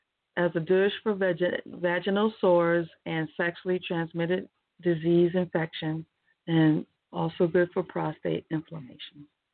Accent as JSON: {"language": "English", "town": "St. George", "region": "Utah", "country": "United States", "tie": "born or raised there", "said": "I remember when I was growing up in St. George, Miss Utsi had a strawberry patch in her front yard."}